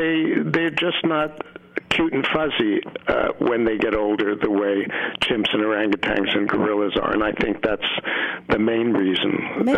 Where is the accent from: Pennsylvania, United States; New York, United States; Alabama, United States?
New York, United States; New York City; I grew up in New York City.